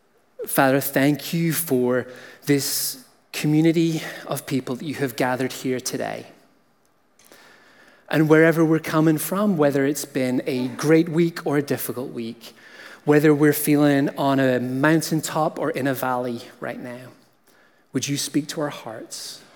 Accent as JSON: {"language": "English", "region": "Northern Ireland", "country": "United Kingdom", "tie": "born or raised there", "lives_now": "Canada", "said": "my accent isn't from Ontario. I grew up on the north of Ireland, so that also brings a little bit of a Scottish lilt"}